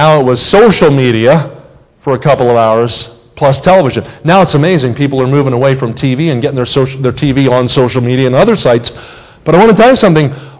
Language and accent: English; New Jersey, United States; also born or lived in Kansas City; now in Missouri, United States; which I grew up in New Jersey. I've now been a resident of Missouri longer than I was in New Jersey, but I lived in Kansas City for 29 years.